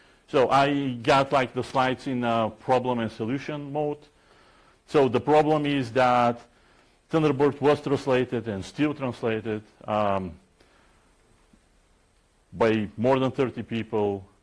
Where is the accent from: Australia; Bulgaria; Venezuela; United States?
Bulgaria; you know, I come from Bulgaria, right?